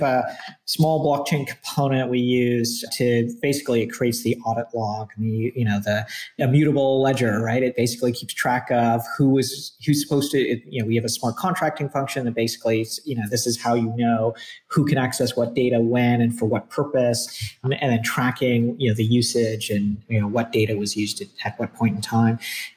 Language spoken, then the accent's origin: English; Scotland, United Kingdom; also born or lived in Canada / Middle East / California / Australia; So I grew up a little bit everywhere. I was born in Canada. I grew up in Scotland.